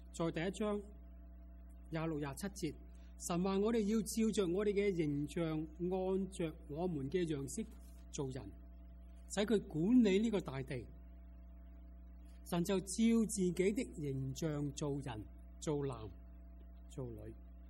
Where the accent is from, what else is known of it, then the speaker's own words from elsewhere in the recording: Hong Kong; 当我在香港成长时候，一啲嘅童年往事印象最深刻嘅一件咧，就系、是、以前住在一个木屋区啊。如果大家记得，就是叫做石硖尾。